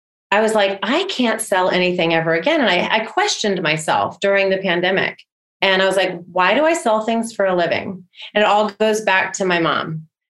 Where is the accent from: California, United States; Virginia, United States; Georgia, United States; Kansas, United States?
Virginia, United States; Now, I grew up in Virginia. I had grown up with Southern Living Magazine on my grandmother's coffee table.